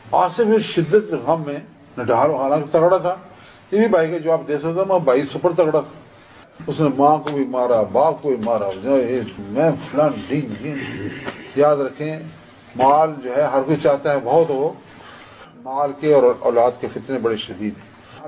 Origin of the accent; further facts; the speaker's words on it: Sialkot, Punjab, Pakistan; ابھی بھی آپ دیکھ لو, جو میں بچپن میں سیالکوٹ گزرا ہے, سیالکوٹ کے پرانے لوگ سارے بیٹھے ہیں